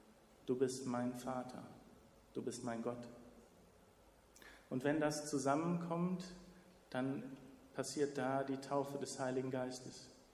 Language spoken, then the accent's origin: German; Oberhausen, North Rhine-Westphalia, Germany; In meiner Gemeinde in Oberhausen, wo ich herkomme